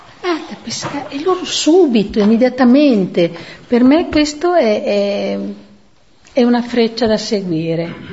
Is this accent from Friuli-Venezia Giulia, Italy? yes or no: yes; Friuli-Venezia Giulia, Italy; io che sono friulana, non di Aquileia ma più montana